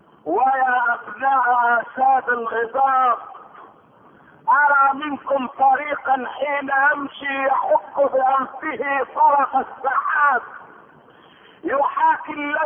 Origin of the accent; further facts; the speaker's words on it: Egypt; اسمعوا ما تردده صحف الغرب، وما تردده الصحف عندنا في مصر.